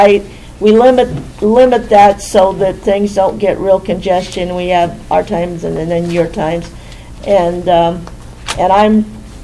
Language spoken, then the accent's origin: English; Hastings, Nebraska, United States; I'm from Hastings, and I right now I'm the Chairman of the board.